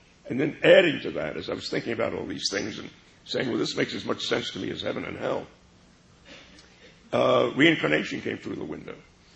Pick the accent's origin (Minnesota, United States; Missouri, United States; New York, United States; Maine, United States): New York, United States; Brooklyn; because I grew up in Brooklyn. I was a nice Jewish middle-class boy in Brooklyn.